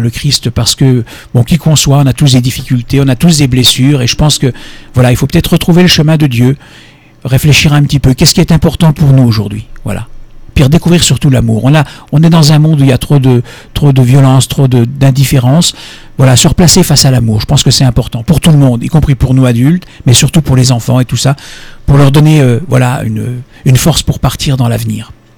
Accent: Grand Est, France; Voilà, non, je suis lorrain d'origine.

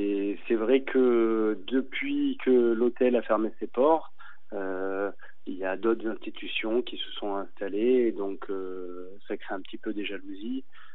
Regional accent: Auvergne-Rhône-Alpes, France; Alors, je suis auvergnat, donc je me balade beaucoup, je fais beaucoup de randonnées.

